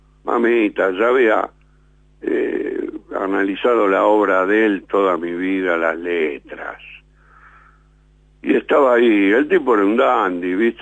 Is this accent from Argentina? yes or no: yes; Ranelagh, Buenos Aires Province, Argentina; Que yo lo escuchaba cuando era pibe, acá viviendo en Ranela